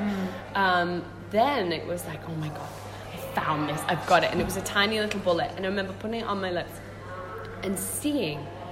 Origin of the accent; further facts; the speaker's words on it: Manchester, North West England, United Kingdom; Grew up in Manchester, one of three girls